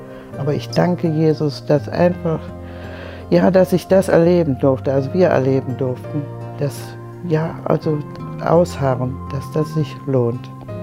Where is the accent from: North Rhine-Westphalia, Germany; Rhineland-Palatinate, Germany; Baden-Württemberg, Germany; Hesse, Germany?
North Rhine-Westphalia, Germany; Solingen; ich komme aus Solingen